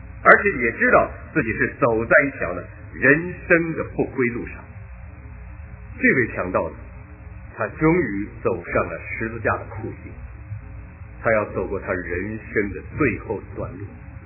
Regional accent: China; 所以我们中国人骂人呢，骂到最狠的地步

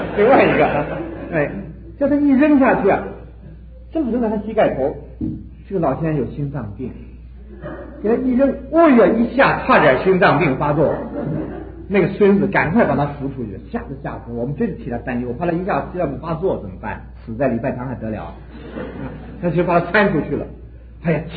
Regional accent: China; 我们中国人呢有这个美德，我觉得是好，就是对年老人尊敬

